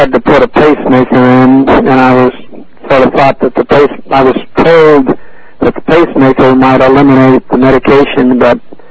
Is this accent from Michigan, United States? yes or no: no; Seal Beach, California, United States; born there; Well, I was born in Seal Beach.